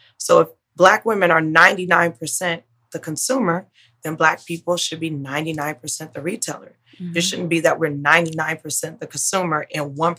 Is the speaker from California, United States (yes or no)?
yes; Inglewood, California, United States; Obviously, I'm born and raised in Inglewood, so that neighborhood is familiar to me.